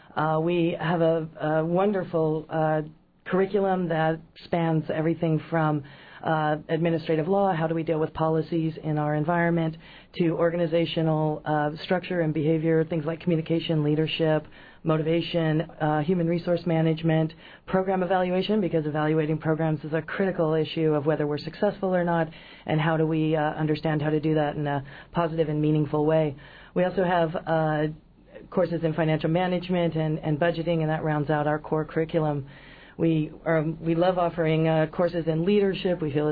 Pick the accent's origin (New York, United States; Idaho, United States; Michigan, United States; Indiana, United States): Idaho, United States; I come from Idaho, mostly, but all across the Pacific Northwest growing up